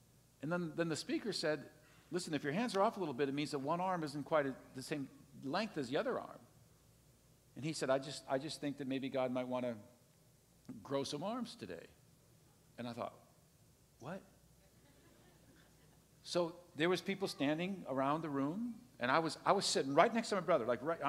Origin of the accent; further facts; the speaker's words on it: Green Bay, Wisconsin, United States; I grew up in the Green Bay area.